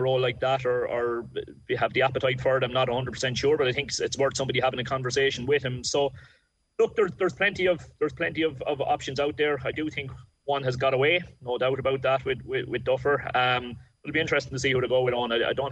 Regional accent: Ireland; But I suppose I'm saying it as an Irish, sometimes what I was going to call myself a working Irish coach.

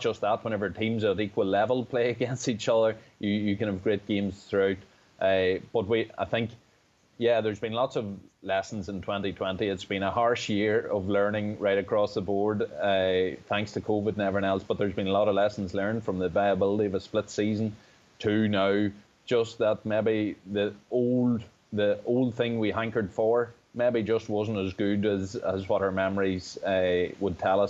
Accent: Northern Ireland, United Kingdom; I'm from Tyrone

